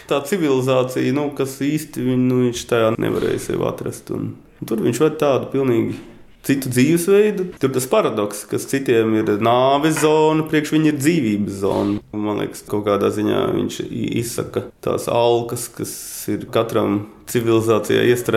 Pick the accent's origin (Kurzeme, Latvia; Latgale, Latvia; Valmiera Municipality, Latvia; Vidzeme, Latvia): Latgale, Latvia; es jūtos tikpat, kā es kādreiz bērnību atceros Latgalē ar visām tām tantiņām.